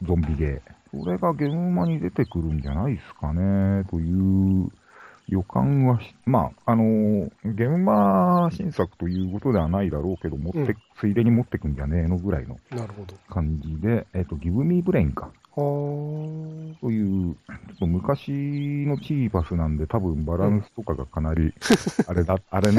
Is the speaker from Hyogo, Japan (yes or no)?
no; Kimitsu, Chiba, Japan; 僕も、出身地の話で、千葉県の君津市なんですけど。